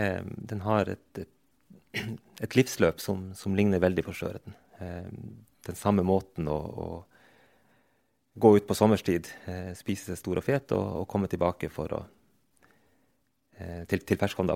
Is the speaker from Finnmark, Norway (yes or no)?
yes; Finnmark, Norway; also born or lived in Tana; Ja, jeg vokste opp I Øst-Finnmark. Min mor fra Vadsø.